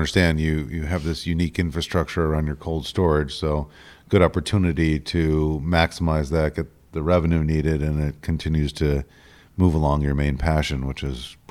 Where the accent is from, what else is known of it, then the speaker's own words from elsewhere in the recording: New Hampshire, United States; I'm from New Hampshire.